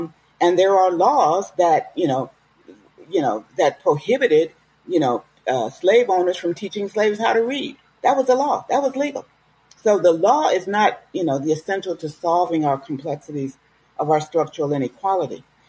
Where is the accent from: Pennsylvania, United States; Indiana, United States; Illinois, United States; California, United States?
Illinois, United States; Chicago; I'm a Chicagoan, and one of my heroes was Fred Hampton.